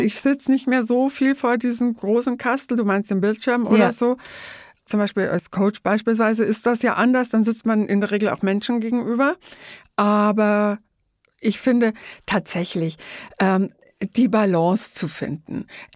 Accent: Bavaria, Germany; moved away as an adult; now in Hamburg, Germany; an dem ich zum ersten Mal meine Heimat Bayern verlassen habe, um nach Hamburg zu ziehen. Ich war damals 27

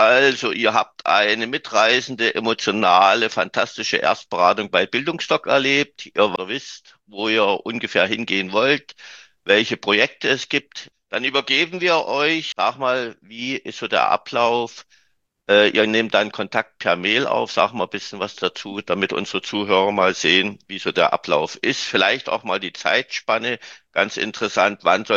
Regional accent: Germany; Bei uns in Deutschland gibt es das Wort, das Zauberwort mit Doppel-T, flott, flott.

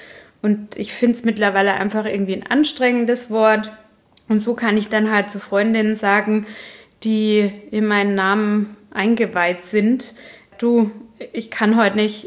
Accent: Baden-Württemberg, Germany; accent: Baden dialect

